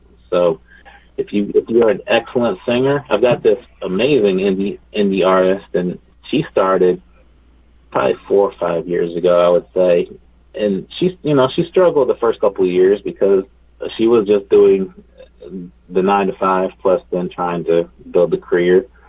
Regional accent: Ohio, United States; now in Los Angeles, United States; I would have never thought I'd be an LA lawyer. I'm from Ohio originally.

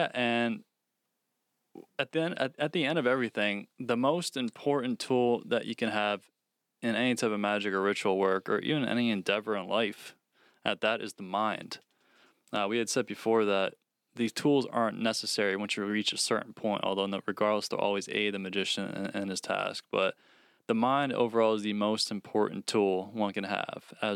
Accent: England, United Kingdom; Yeah, so sorry about any mispronunciation. We're English here.

